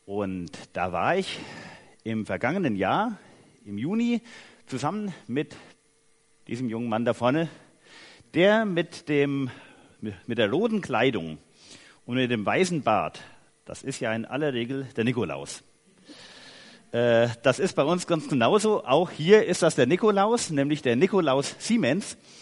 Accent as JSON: {"language": "German", "town": "Haiger", "region": "Hesse", "country": "Germany", "said": "Ich komme aus Haiger Sechshelden und bin verheiratet, habe zwei Mädels, 10 und 13 Jahre alt"}